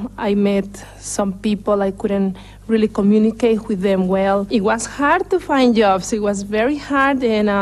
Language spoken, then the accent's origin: English; Mexico; English is a second language; moved away as an adult; now in United States; I come from Mexico, and I came to the United States about 18 years ago.